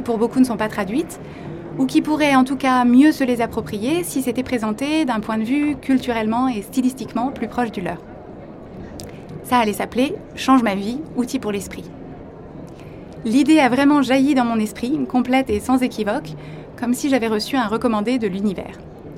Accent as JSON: {"language": "French", "town": "Paris", "region": "Île-de-France", "country": "France", "tie": "born or raised there", "said": "Je suis née et j'ai grandi à Paris. J'ai fait des études d'informatique à Dauphine, à Paris, et j'ai travaillé 2 ans en Californie, dans la Silicon Valley, juste après mes études."}